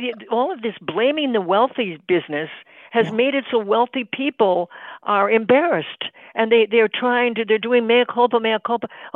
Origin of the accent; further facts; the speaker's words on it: United States; when I was growing up in America in the 50s, you were responsible for what you did